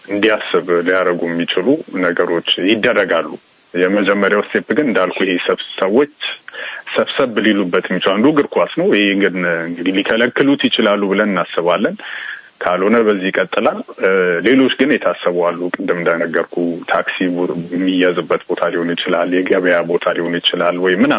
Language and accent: Amharic; Addis Ababa, Ethiopia; እኔ ደግሞ አዲስ አበባ የተወለድኩት የማስበው ይለያያል።